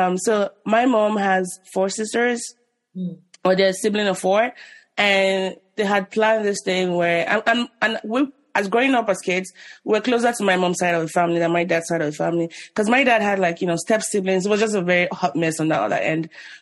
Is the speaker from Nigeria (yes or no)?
yes; Nigeria; moved away as an adult; now in United States; Oh, I was born in Nigeria in the 80s. And I left when I was 25. I moved to the US in 2011.